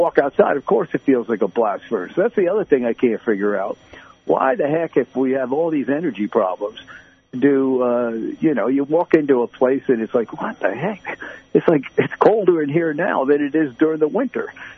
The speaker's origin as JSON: {"language": "English", "region": "Texas", "country": "United States", "tie": "born or raised there", "said": "But I was reflecting on the fact that, you know, when I grew up down in Texas, you know, it was just, you know, my dad would always go day after day after day, same weather"}